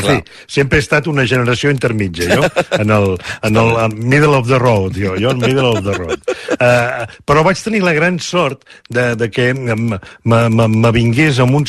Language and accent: Catalan; Catalonia, Spain; actuo molt a Catalunya, molt a la meva comarca del Vallès